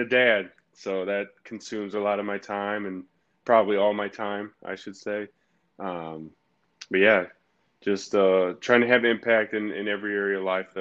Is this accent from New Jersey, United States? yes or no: no; Indiana, United States; born and raised in Northern Indiana, right in the shadows of Notre Dame.